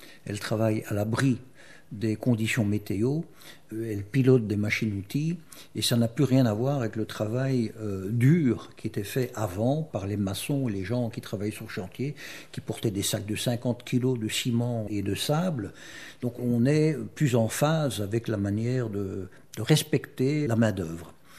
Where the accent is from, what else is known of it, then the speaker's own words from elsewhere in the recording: Wallonia, Belgium; Oui, c'est ma région natale.